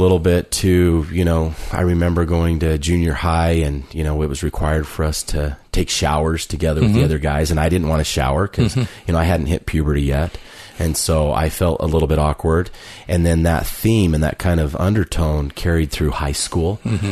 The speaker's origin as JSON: {"language": "English", "town": "Centerville", "region": "Utah", "country": "United States", "tie": "born or raised there", "also_born_or_lived": "Farmington, Utah, United States", "said": "I'm 42 years old. I was born in Farmington, Utah, so I'm a local resident here in Utah. Grew up in a little town called Centerville"}